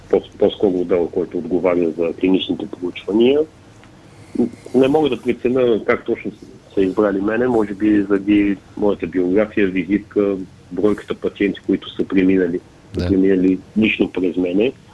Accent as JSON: {"language": "Bulgarian", "town": "Pleven", "region": "Pleven Province", "country": "Bulgaria", "said": "Не, първо защото съм от Плевен."}